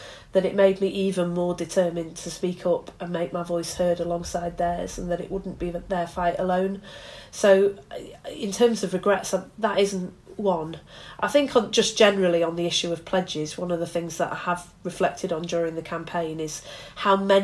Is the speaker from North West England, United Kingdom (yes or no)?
yes; Bury, North West England, United Kingdom; Alistair Burt, who was my MP growing up in Bury